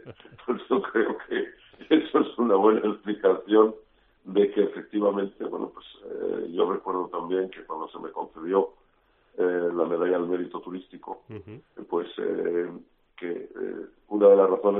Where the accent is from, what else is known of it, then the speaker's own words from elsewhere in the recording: Spain; yo realmente soy un español con una madre alemana y con un padre que era descendiente de alemanes, o sea que por lo tanto yo pues estoy entre las dos culturas